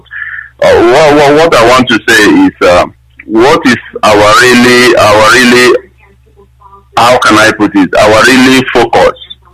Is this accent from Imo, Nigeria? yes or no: yes; Imo, Nigeria; I'm a Igbo guy. I came from Imo State, Idato.